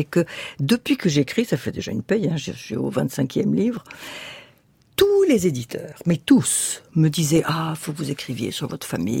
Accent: France; born there; Moi, je suis une fille d'émigrée, je suis née en France, pauvre, avec les études en France, l'école communale

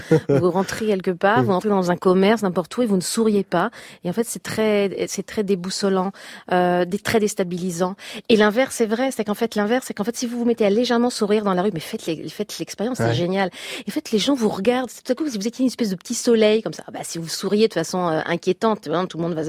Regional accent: Île-de-France, France; Je viens de banlieue parisienne, de la Seine-Saint-Denis. Alors, je peux vous dire, j'avais très très envie de quitter cet endroit.

